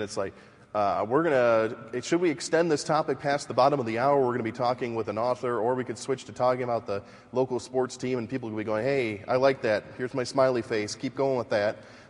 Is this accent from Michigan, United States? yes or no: yes; Detroit, Michigan, United States; I'm from Detroit and my family all worked for Ford